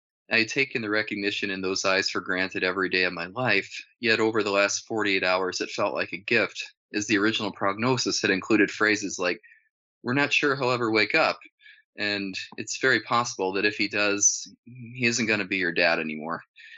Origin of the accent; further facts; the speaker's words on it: Canada; now in United States; my interpretation as a Canadian pediatrician of the practices of American adult medicine was going to be littered with contingencies.